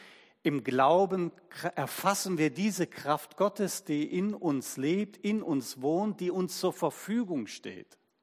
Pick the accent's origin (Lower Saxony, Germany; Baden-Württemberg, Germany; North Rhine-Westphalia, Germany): North Rhine-Westphalia, Germany; Cologne; born there; Ich bin ja in Köln geboren.